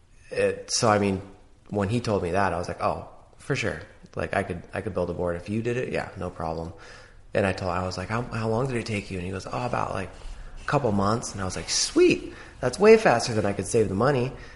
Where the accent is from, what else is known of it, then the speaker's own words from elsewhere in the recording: Seattle, Washington, United States; But I was born and raised in Seattle.